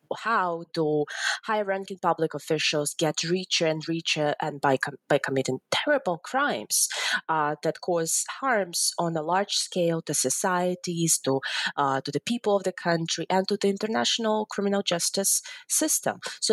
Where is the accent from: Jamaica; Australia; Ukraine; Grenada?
Ukraine; English is a second language; now in United States; I'm currently associate professor with the University of Alabama here in the United States. I originally come from Ukraine, and I grew up in Ukraine in the 1990s.